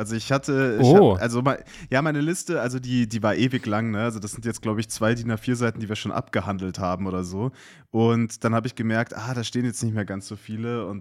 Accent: Duisburg, North Rhine-Westphalia, Germany; born there; Ich bin ja in Duisburg geboren, deswegen, ich kenne die Ecke ganz gut. Bin da aber nur zu Weihnachten.

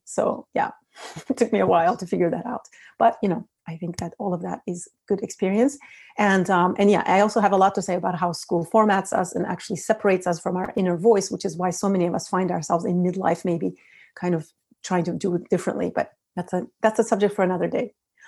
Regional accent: Turkey; also born or lived in United States; now in Arcachon, France; I live near Arcachon, which is in the southwest of France, southwest coast of France. But I'm originally from Turkey, and I also spent 15 years in the US before settling in France.

